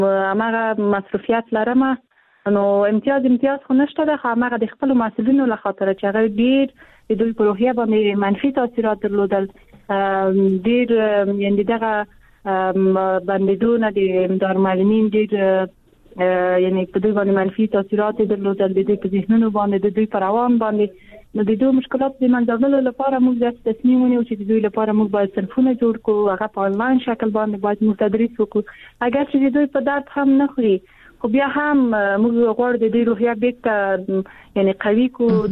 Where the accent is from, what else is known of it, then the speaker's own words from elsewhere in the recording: Afghanistan; born there; زه پښیمانم چې زه په افغانستان کې پیدا شوی یم زه د افغانستان یوه جلی یم